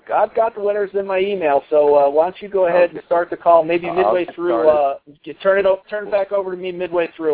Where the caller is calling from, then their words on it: Colorado, United States; I'm calling in from Colorado tonight.